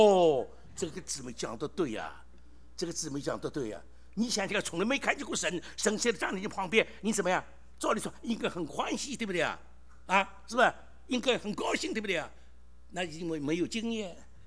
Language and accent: Chinese; Shanghai, China; 我是上海人，讲国语老了，奇怪，一老这个也有家乡的话